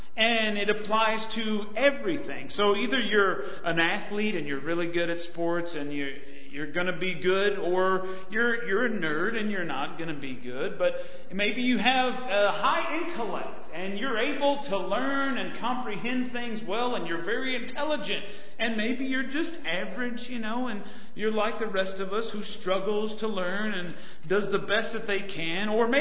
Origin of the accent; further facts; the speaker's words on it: Rapid City, South Dakota, United States; I'm from Rapid City.